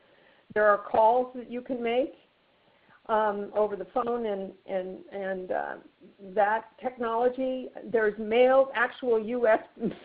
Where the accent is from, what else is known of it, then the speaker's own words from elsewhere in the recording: Washington, District of Columbia, United States; I was born in Washington, D.C., and so I kind of grew up in the hotbed of politics.